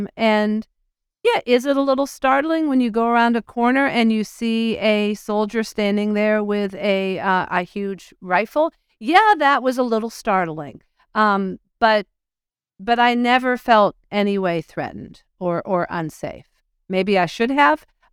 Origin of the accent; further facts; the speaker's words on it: United States; So as an American, I didn't feel dragged in.